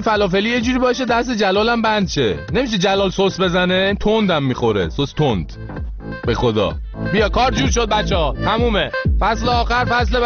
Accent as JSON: {"language": "Persian", "country": "Iran", "said": "ما ایرانیام"}